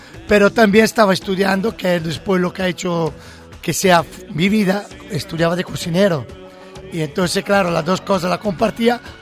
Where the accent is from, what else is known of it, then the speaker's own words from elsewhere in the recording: Lombardy, Italy; Spanish is a second language; Yo soy del lago de Varese, lago de Como.